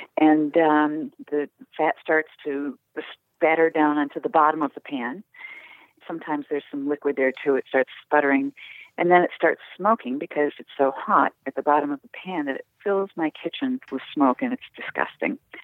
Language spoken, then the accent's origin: English; Massachusetts, United States; I'm from Cape Cod.